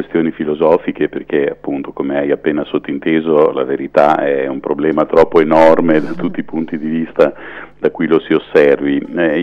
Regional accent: Emilia-Romagna, Italy; come faccio io da modenese nella mia sezione

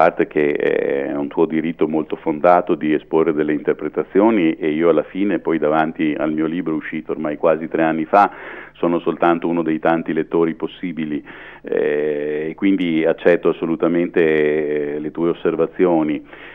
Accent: Emilia-Romagna, Italy; come faccio io da modenese nella mia sezione

